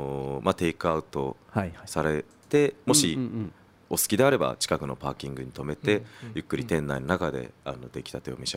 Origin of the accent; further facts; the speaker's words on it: Naha, Okinawa, Japan; 地元は、はい、本社もあるんですけど首里に、那覇市首里になります。